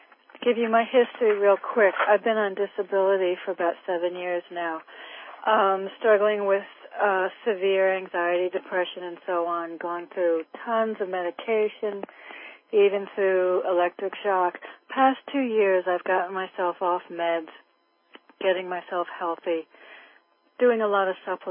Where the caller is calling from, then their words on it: Connecticut, United States; I'm in Connecticut. It's the first time I'm talking to you.